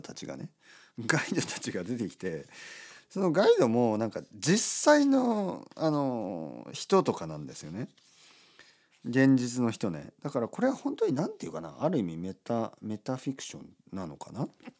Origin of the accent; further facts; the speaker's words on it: Oita, Japan; まあ僕大分県出身なんですけど